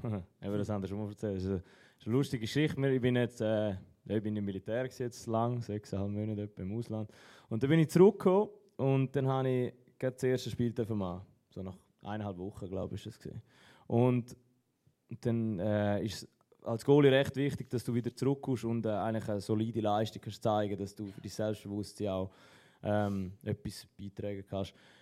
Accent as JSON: {"language": "German", "country": "Switzerland", "said": "ich sage, als Schweizer 1-1."}